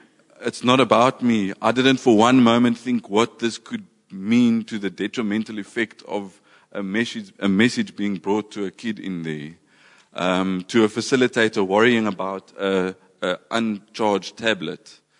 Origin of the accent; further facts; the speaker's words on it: Mossel Bay, Western Cape, South Africa; We come from Mossel Bay.